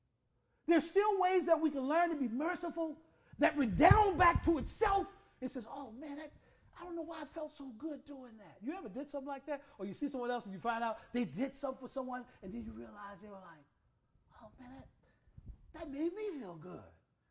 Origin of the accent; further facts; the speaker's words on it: Virginia, United States; I grew up in Virginia, and I had neighbors who had a fence in their yard.